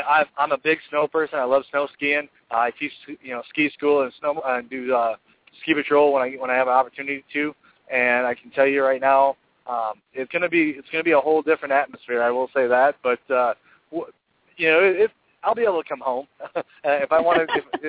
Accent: Fort Hood, Texas, United States; born there; And I was born in Texas. I was born in Fort Hood, so I was an Army brat right from get-go.

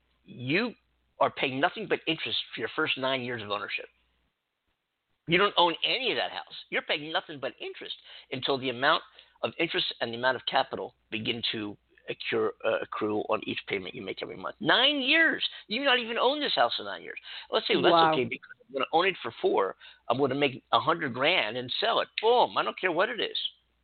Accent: East Coast, United States; also born or lived in New York City; now in California, United States; I live in California. I came from the East Coast. I lived in New York City

